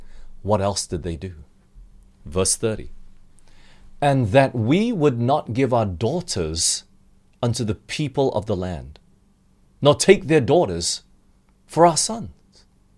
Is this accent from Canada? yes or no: no; Australia; also born or lived in Malaysia / United States; yes, I'm Malaysian, I grew up in Australia, I've been living in US before